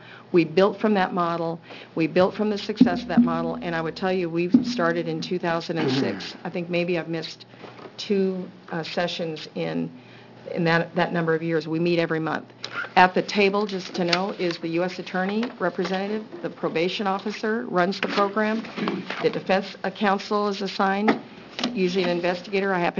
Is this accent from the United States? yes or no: yes; Salem, Oregon, United States; When I was growing up in Salem, I'm from here, my father put a project together, and we rebuilt Leslie Gym with the Lifers Club.